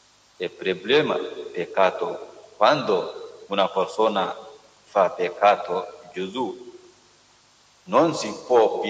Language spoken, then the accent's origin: Italian; Ethiopia; Italian is a second language; ricordare per la vostra preghiera per noi, il mio paese, Etiopia.